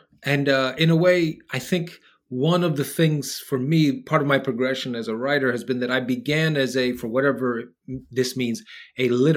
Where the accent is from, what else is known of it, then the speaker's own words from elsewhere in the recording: Queens, New York, United States; The first one was a collection of stories about being a boy growing up in Queens, New York, black and Latino kids growing up in Queens, New York, parents off working all the time.